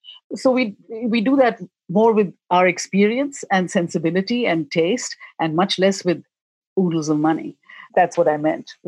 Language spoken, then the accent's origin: English; India; I was raised in India